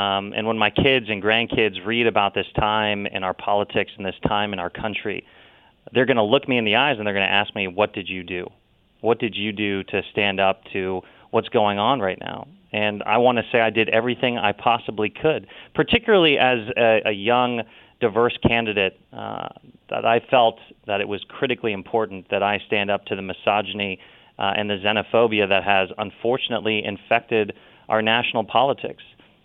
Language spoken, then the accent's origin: English; Ohio, United States; As a result, I vaguely look Hawaiian, but I'm from Ohio.